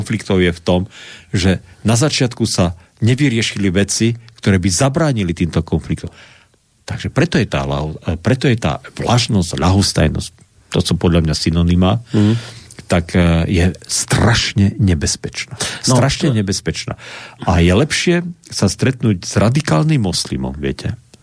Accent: Košice, Košice Region, Slovakia; Doma v Košiciach som bol kaplan 2 roky. Tak východniari sme samozrejme stále nábožensky tak nejako trošku viacej založení ako zvyšok.

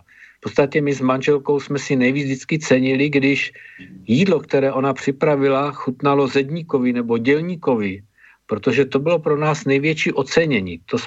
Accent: Moravia, Czechia; my sme z Moravy, že jo?

